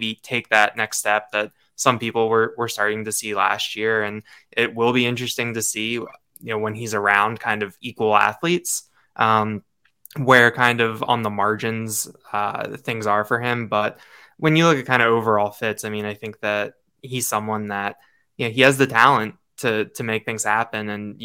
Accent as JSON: {"language": "English", "region": "Maryland", "country": "United States", "tie": "born or raised there", "said": "I grew up outside of Baltimore. My parents still live outside of Baltimore."}